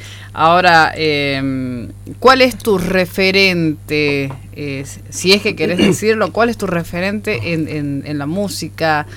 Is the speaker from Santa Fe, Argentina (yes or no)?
no; Salta, Argentina; A nuestro folclore, a nuestras raíces, como buenos salteños.